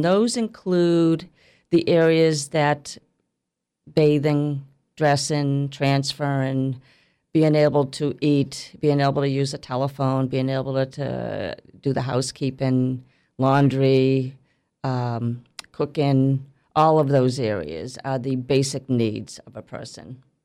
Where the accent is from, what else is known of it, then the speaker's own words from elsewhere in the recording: East Coast, United States; I am from the East Coast, and that's where my career in social work began.